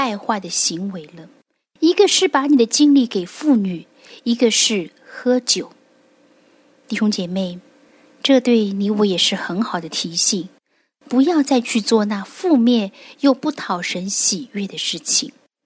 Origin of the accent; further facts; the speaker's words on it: China; 借酒消愁，我们中国人常常说是更愁。